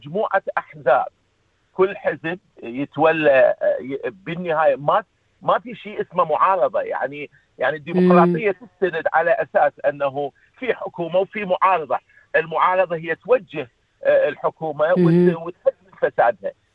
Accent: Iraq; accent: Iraqi Arabic; moved away; يعني أنا آسف مرات أتكلم باللغة الدارجة العراقية

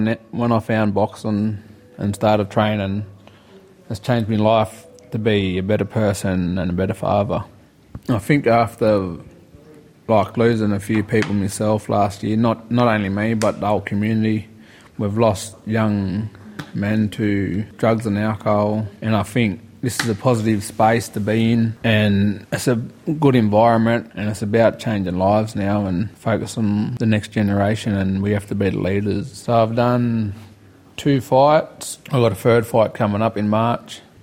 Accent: New South Wales, Australia; I'm from Marie, New South Wales. I'm a proud Yawn Walbunja man.

